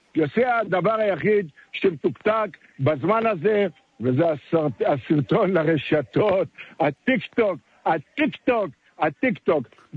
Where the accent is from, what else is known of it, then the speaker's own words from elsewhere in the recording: Netanya, Central District, Israel; אבל זה לא אמור להיות האירוע המרכזי של יום עצמאות בעיר כמו נתניה. התושבים רוצים להרגיש חג. גדלתי בעיר הזו, נולדתי בעיר הזו, גדלתי בעיר הזו